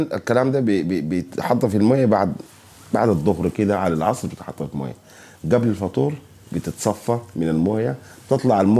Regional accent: Sudan; عندنا في السودان معروف إنه السودانيين بيلبسوا العمة

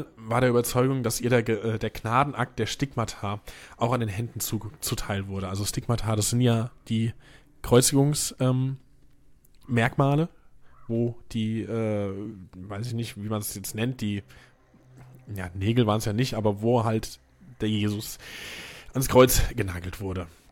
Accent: Hesse, Germany; now in Mainz, Germany; Zugezogener Mainzer. Bin ja auch Hesse.

